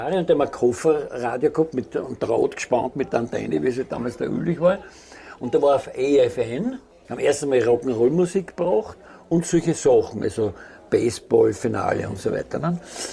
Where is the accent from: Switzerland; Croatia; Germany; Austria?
Austria; ich bin aus Österreich